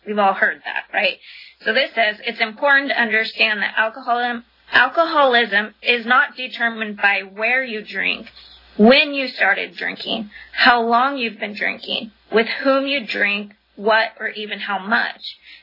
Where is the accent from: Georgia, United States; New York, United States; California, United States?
California, United States; Visalia; I grew up in Visalia, and then I decided that my ticket out of Visalia was going to be to get into college.